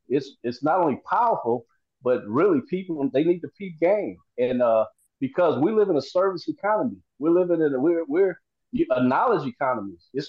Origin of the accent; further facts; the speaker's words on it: California, United States; I think I'm from California, but I don't know what the school system is. I've been gone a while.